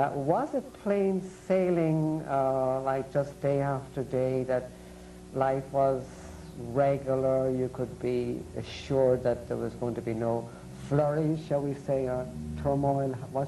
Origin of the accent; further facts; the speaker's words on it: Ireland; Sort of amused, or you know, just being Irish myself. I don't think I have much of an Irish accent, but I just hear a little tweeny bit, and I was back in Ireland this year and I'm more sensitive.